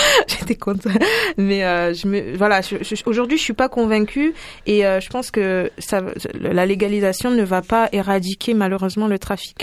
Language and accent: French; Provence-Alpes-Côte d'Azur, France; J'ai grandi aussi à la Castelnaule, dans le 16e arrondissement.